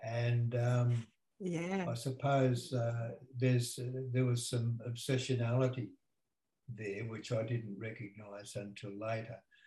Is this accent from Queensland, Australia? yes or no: no; Sydney, New South Wales, Australia; I was born in Sydney of Greek parents, and when I was born, my father was away in New Guinea in the war, the Second World War. So I grew up in those war years